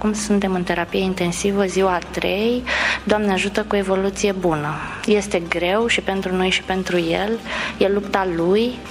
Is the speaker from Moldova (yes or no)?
no; Bucharest, Romania; Am născut aici, noi suntem din București